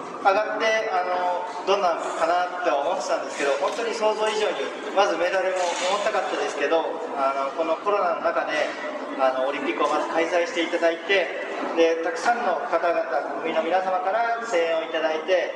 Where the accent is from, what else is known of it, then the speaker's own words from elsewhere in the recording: Hatsukaichi, Hiroshima, Japan; 僕がまだ廿日市に生まれてなかったらアーチェリーはしてないと思います。